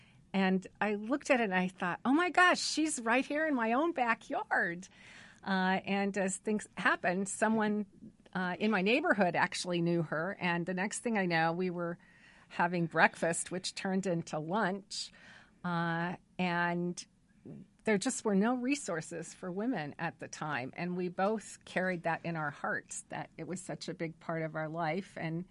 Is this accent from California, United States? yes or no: no; Indiana, United States; I moved back to Indiana, my home state, in 2006, and I knew only one woman, my mom.